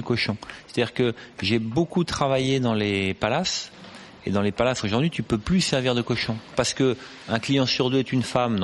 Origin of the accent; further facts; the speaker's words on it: Normandy, France; puisque je suis normand.